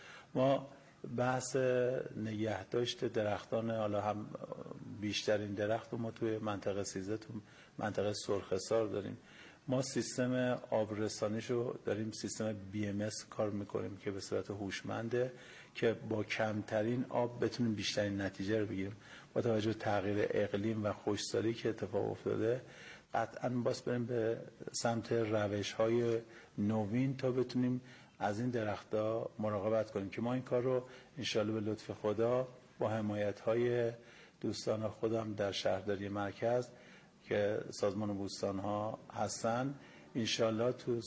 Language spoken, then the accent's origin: Persian; Tehran, Tehran Province, Iran; born there; من از متولد تهران هستم، اصلیتم اون نطنزه.